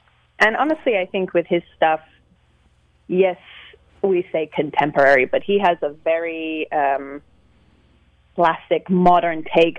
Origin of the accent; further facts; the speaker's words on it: United Kingdom; Well, I probably shouldn't say this as a British person, but I'm not really into the football.